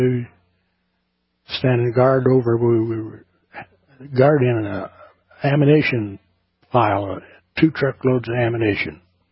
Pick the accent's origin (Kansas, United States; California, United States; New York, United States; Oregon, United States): Kansas, United States; Lawrence; also born or lived in Kindred, North Dakota; I grew up in Lawrence, Kansas.